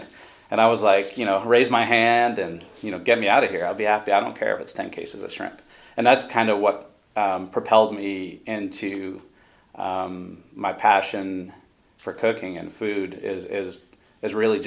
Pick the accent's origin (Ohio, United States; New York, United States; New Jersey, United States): New York, United States; Saratoga Springs; also born or lived in Manchester, Connecticut; Well, I grew up in Saratoga Springs, New York, and my mom, Patricia, and … We grew up in a horse racing town, Saratoga Springs.